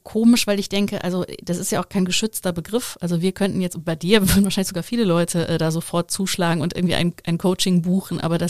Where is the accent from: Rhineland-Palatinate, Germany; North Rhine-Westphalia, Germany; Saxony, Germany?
North Rhine-Westphalia, Germany; Heiligenhaus; aber ich komme eigentlich aus Heiligenhaus, aber das ist ja noch kleiner